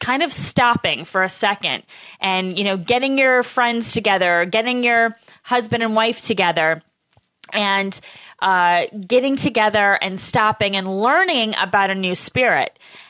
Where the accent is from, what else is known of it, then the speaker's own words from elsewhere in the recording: Syracuse, New York, United States; this all kind of cultivated from my background when I was growing up in Syracuse.